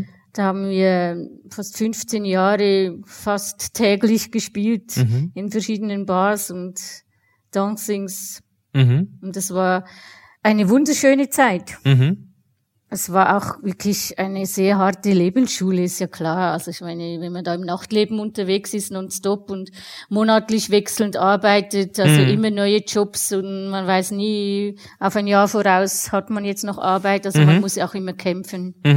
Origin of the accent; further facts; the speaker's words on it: Switzerland; weil man natürlich als Schweizerin genötigt wird, zuerst was Ordentliches zu lernen.